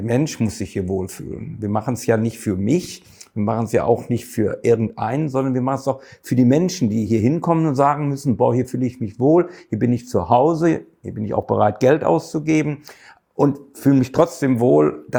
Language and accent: German; North Rhine-Westphalia, Germany; waren hier auf Schalke, Bochum, Fiegepilz getrunken an der Kastropper Straße. Das war meine Heimat.